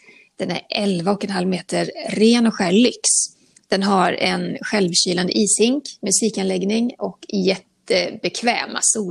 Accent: Borås, Västra Götaland County, Sweden; jag är född liksom runt, eller jag är inte född i Borås, men jag är uppvuxen delvis i Borås. Då var det nära till västkusten.

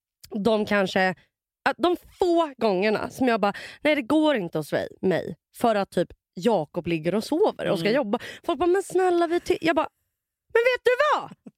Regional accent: Russia; Det är nog för att jag är ryss och du är tysk.

